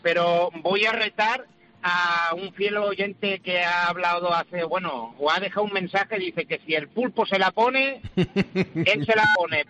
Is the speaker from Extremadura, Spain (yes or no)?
yes; Montijo, Extremadura, Spain; Bueno, soy de Montijo, lo que pasa que he venido a la localidad de Azagra, en Navarra, a cargar.